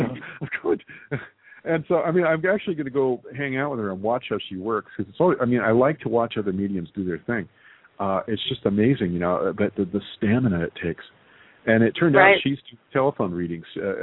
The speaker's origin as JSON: {"language": "English", "region": "Texas", "country": "United States", "tie": "born there", "said": "I love Texas. I was born in Texas."}